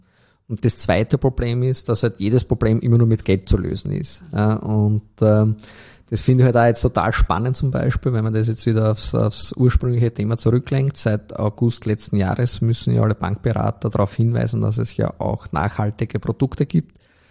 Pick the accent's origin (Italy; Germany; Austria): Austria; warum gerade als Österreicher Ozean schützen, weil wir haben ja nicht mehr einen Meerzugang mehr.